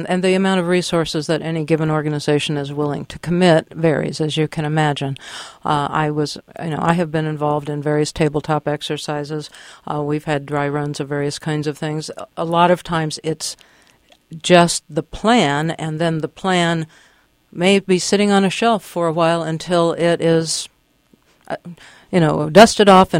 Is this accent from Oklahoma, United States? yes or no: yes; Oklahoma, United States; and I might mention I am from Oklahoma, so that really does strike home to me.